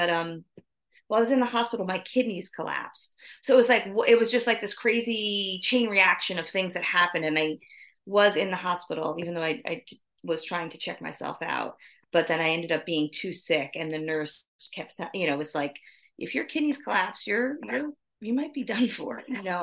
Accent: New Jersey, United States; so I grew up in New Jersey. And I wanted to get out of New Jersey

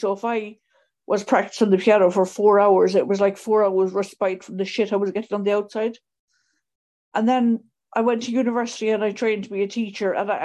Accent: Connacht, Ireland; I grew up in Mayo, which is in the it's in the West Coast. It's absolutely stunning, but there's nothing to do there.

